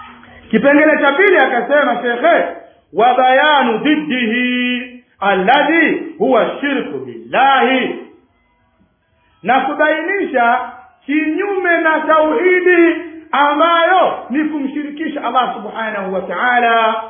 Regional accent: Tanga, Tanga Region, Tanzania; hasa sehemu za kule kwetu Tanga.

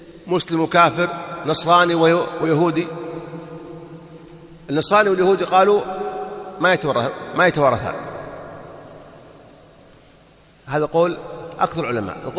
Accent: Saudi Arabia; يوزعون الإفتاء عندنا في السعودية

